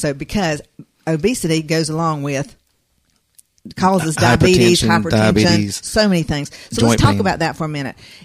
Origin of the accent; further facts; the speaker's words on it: Tifton, Georgia, United States; Okay. I know where you are now then because I'm from Tifton.